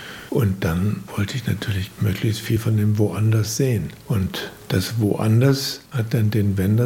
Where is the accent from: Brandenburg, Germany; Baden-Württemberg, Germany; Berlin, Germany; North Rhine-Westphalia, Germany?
North Rhine-Westphalia, Germany; Düsseldorf; Ich habe halt wirklich gedacht, dass die Welt so ist wie bei uns in Düsseldorf, also alles in Schutt und Asche.